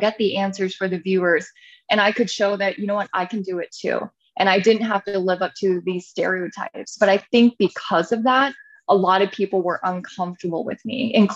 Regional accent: Santa Rosa, California, United States; I grew up in California, Northern Bay Area in Santa Rosa.

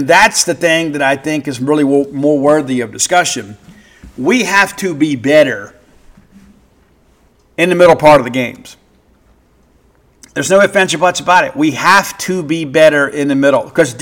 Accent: Mississippi, United States; I am from South Mississippi, so we get ranch on it no matter how the chicken is prepared.

